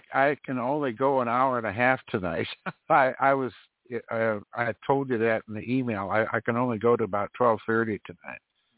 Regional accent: South Dakota, United States; I grew up in South Dakota

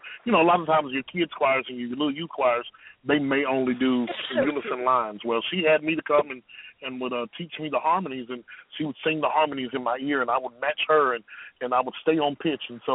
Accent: Henderson, South Carolina, United States; I was born and raised in Henderson, South Carolina, a little country boy. Little country town called Henderson, South Carolina.

